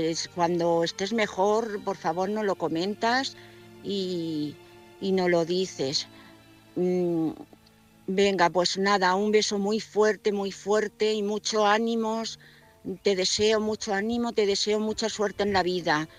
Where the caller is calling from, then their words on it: Madrid, Community of Madrid, Spain; de Madrid.